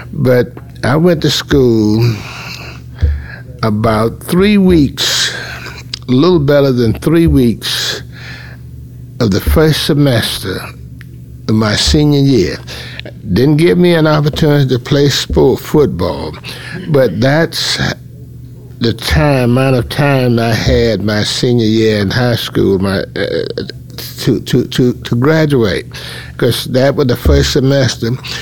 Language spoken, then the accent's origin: English; North Carolina, United States; I was born in Bertie County, rural county, April 11th, 1921.